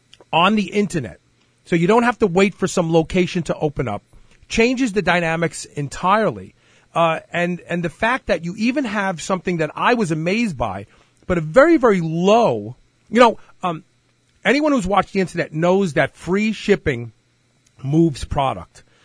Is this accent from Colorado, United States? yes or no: no; Brooklyn, New York, United States; You know, I'm from Brooklyn. The words are interchangeable.